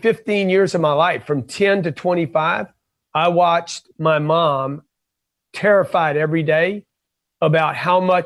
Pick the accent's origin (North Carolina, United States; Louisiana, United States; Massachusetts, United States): Louisiana, United States; Lake Charles; I grew up in Lake Charles, Louisiana.